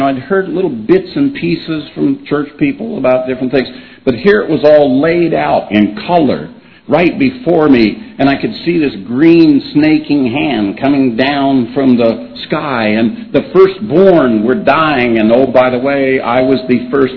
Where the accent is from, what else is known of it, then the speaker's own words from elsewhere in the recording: Kansas, United States; And when I grew up in Kansas, to get to go in the evening time to see a movie at the movie theater was like something that you planned